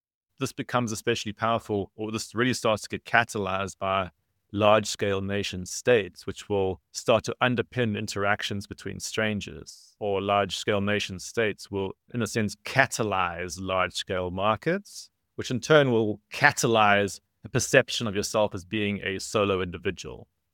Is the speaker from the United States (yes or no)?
no; South Africa; I'm from South Africa